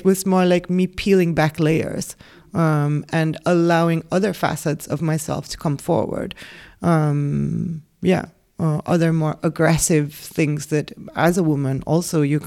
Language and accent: English; Philippines; getting very good at attack, which is something that you're not really encouraged to do, especially as a Filipino woman.